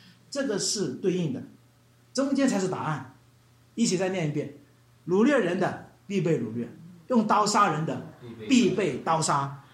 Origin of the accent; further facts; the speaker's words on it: China; 啊，我们中国人说，哎呀，一提到四就死，对不对？